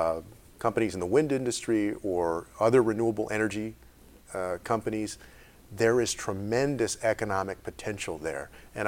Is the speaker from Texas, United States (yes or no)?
yes; Texas, United States; And Texas is a good example, my home state.